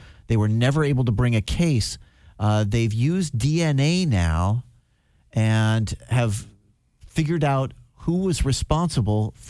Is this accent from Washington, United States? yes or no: yes; Tacoma, Washington, United States; I grew up in Tacoma, but had a friend that lived in Federal Way.